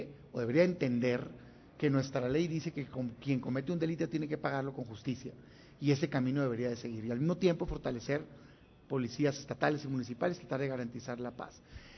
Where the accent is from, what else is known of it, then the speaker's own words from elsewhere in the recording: Mexico; porque los estamos esperando como mexicanos.